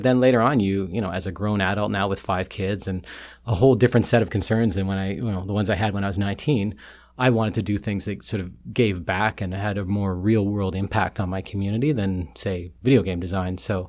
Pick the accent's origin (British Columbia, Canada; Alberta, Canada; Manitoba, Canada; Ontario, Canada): British Columbia, Canada; Vancouver; also born or lived in Port Moody; now in Vancouver, Canada; I'm a single dad of five living in downtown Vancouver. I spent the little portion of my childhood growing up in East Van, and then I moved out to Port Moody before moving back downtown